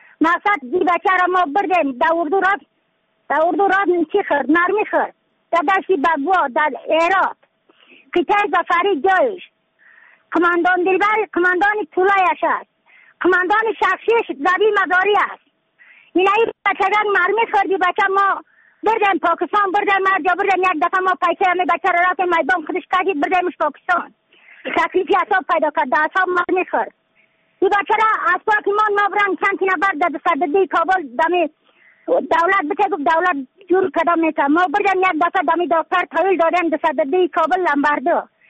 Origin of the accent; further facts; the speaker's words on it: Badakhshan, Afghanistan; از بدخشان هستم، مرکز بدخشان